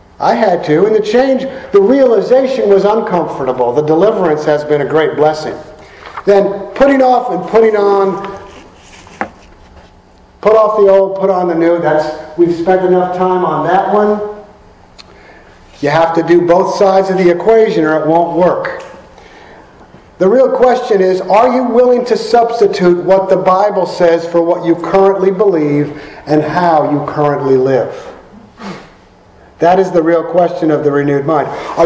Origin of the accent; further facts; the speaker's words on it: New York City, New York, United States; I grew up in New York City. Bay Ridge, Brooklyn. Profanity is the native tongue of Bay Ridge, Brooklyn.